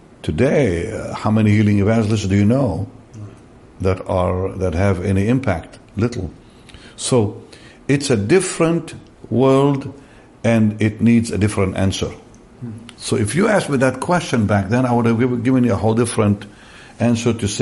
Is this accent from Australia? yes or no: no; Israel; We grew up in Israel in a very innocent way.